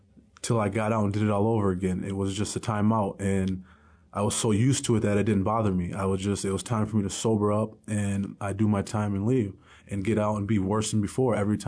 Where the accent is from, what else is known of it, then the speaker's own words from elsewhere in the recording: Minneapolis, Minnesota, United States; And growing up in South Minneapolis in the 90s, it was, my family was filled with drugs and violence and gangbanging and the whole dope lifestyle.